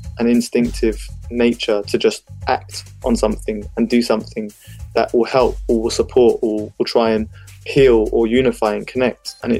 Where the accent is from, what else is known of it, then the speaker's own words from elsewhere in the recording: London, United Kingdom; we grew up in Ladbrook Grove. My mum was a single mother of four of us. We lived in a council house.